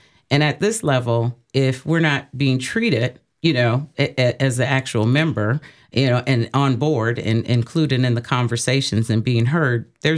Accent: Milwaukee, Wisconsin, United States; I am from Milwaukee, Wisconsin

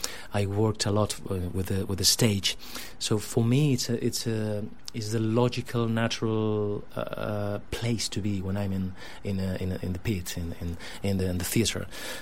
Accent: Granada, Andalusia, Spain; English is a second language; Well, the Granada, it's my hometown, as you said, is one of the most wonderful cities in the world

